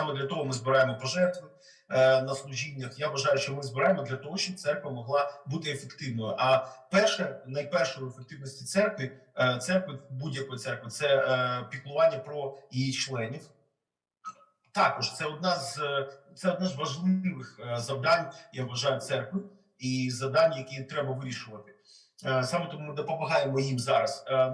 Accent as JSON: {"language": "Ukrainian", "region": "Kyiv", "country": "Ukraine", "said": "як людина, просто як українець, як киянин"}